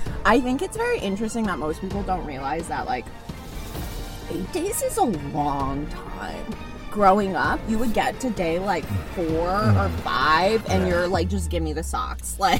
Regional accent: Denver, Colorado, United States; I grew up in Denver, not a lot of Jews.

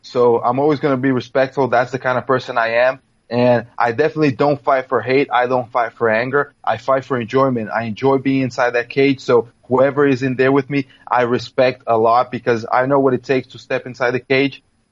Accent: Brasilia, Federal District, Brazil; English is a second language; I work a lot in Cerrado MMA in my hometown in Brasilia.

